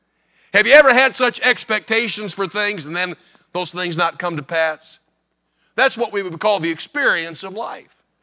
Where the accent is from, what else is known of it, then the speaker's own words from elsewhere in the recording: Indiana, United States; I grew up on Northwest Indiana, which really we would just consider ourselves to be the suburbs of Chicago.